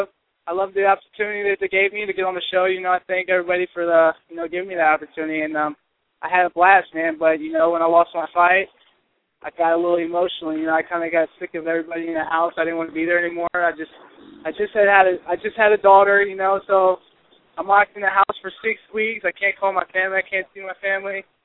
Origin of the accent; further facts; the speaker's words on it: Ohio, United States; I'm from Ohio, so you know that's where we're going.